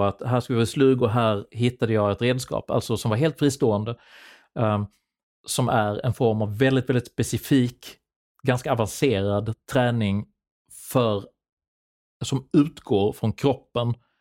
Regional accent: Sweden; Så att det är inte längre kompatibelt med vissa av de apparna som folk hade förinstallerade efter min uppväxt i Sverige.

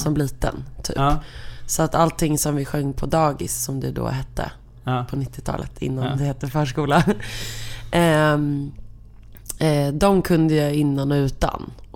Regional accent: Skogås, Stockholm County, Sweden; tills jag var 6 bodde jag i alla fall i Skogås. På Revivägen 50.

